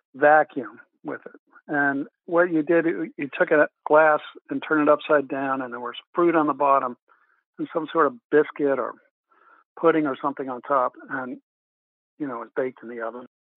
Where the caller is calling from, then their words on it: Burlington, Vermont, United States; Burlington, Vermont.